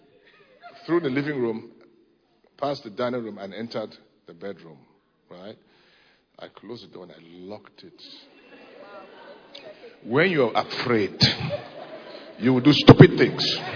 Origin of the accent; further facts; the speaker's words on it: Onitsha, Anambra, Nigeria; Two weeks after, I'm driving from Lagos and I'm going to Enugu. Too much traffic on the road. By 11:30 p.m., I'm in Onitsha, that's my hometown.